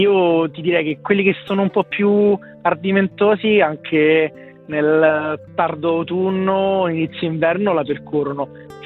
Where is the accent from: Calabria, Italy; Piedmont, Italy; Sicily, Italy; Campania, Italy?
Sicily, Italy; Messina; io sono di Messina, quindi calcola che quando l'ho fatto la prima volta sono andato a Palermo in treno